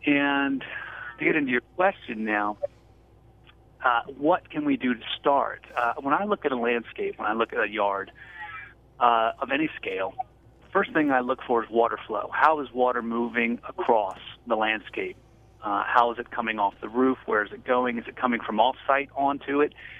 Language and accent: English; Frederick, Maryland, United States; also born or lived in Latin America; I'm originally here from Frederick, Maryland.